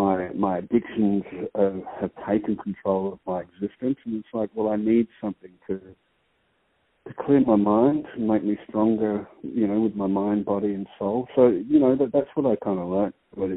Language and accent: English; Alice Springs, Northern Territory, Australia; I'm from Alice Springs, so I'm a freshwater person. I'm not from the salt water